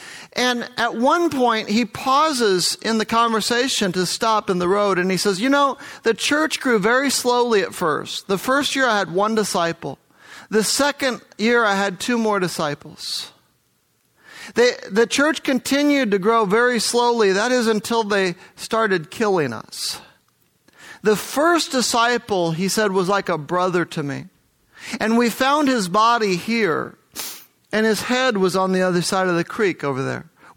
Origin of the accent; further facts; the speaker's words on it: Idaho, United States; Now, I'm from Idaho. I know what the wolves do to the lambs. It's actually a real thing, because we also have lambs in Idaho.